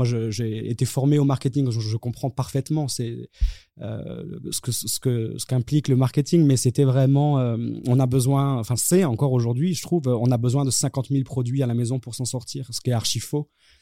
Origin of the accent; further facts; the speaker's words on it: Toulouse, Occitanie, France; now in Paris, France; j'ai eu la chance d'être confiné, non pas chez moi à Paris, mais dans ma maison familiale à Toulouse